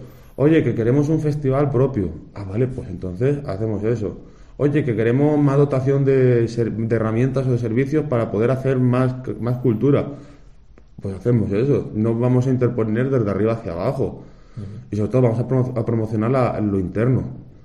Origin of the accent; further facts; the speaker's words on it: Muñico, Castile and León, Spain; que están en Arenas, que están en Casavieja, que están en Muñico, en mi pueblo, tengan que venir a Ávila.